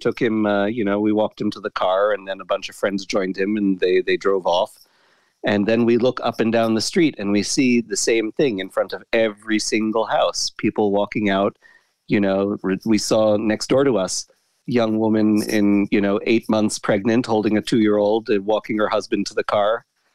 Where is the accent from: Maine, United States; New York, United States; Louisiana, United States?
New York, United States; now in Israel; New York, like many people.